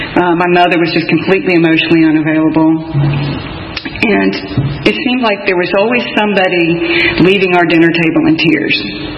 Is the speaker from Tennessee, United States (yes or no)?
yes; Memphis, Tennessee, United States; I was born in Memphis, Tennessee, about a mile from … And it was really an idyllic early childhood.